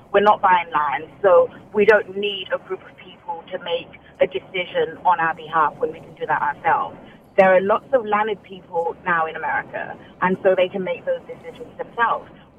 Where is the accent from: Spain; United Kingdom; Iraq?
United Kingdom; London; now in United States; I'm from the UK. I'm from London originally.